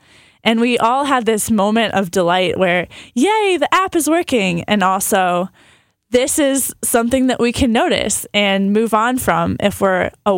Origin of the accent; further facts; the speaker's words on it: Mahomet, Illinois, United States; I am from a small town in central Illinois called Mahomet.